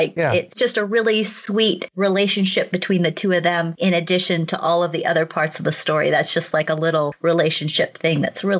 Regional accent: Sonora, California, United States; I am packing my bags and getting ready to go to my hometown of Sonora to be spooky this weekend.

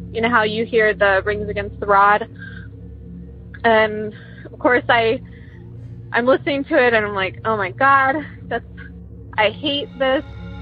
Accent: Columbus, Ohio, United States; Also, I'm from Columbus, Ohio.

